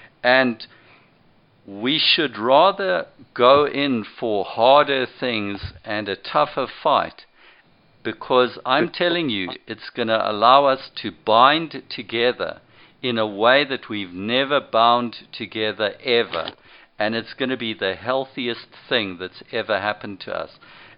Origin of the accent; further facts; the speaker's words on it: Zimbabwe; the time that I grew up in Rhodesia.